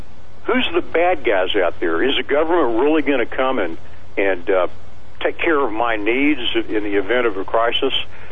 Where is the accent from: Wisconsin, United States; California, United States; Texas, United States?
Texas, United States; As a Texan, you know, we tend to be independent. We tend to be self-sufficient.